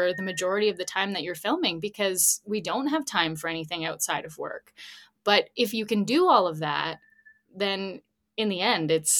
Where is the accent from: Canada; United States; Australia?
Canada; Ontario; season one, I'm from Ontario.